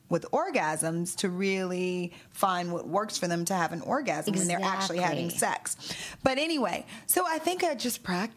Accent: the South, United States; even though we're from the South.

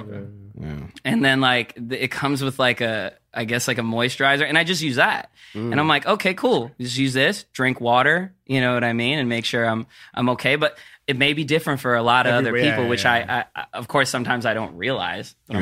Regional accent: Philippines; I'm a Filipino dude, so we get acne very, I don't know, but from what I know, like growing up, I've seen a lot of Filipino dudes with acne.

